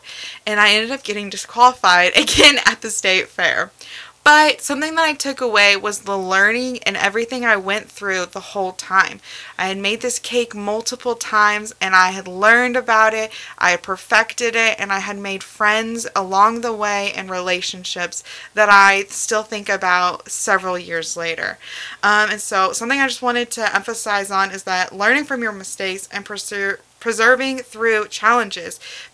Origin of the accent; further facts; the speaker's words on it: United States; I'm originally from Osage County, where we have two county fairs.